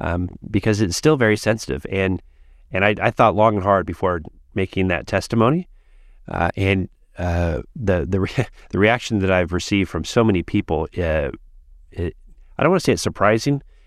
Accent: Washington, District of Columbia, United States; born there; I was born and adopted in the District of Columbia.

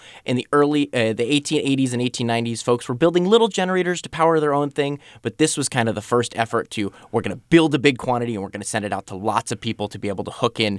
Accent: Florida, United States; moved away as an adult; now in California, United States; So I am actually not a California native. I moved out here from Florida 5 years ago, right in the middle of COVID

